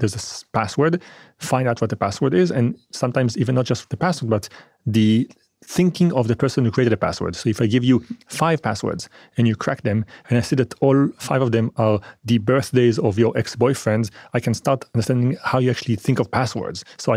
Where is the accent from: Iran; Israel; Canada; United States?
Israel; also born or lived in France; I was born in France and I was raised in Israel.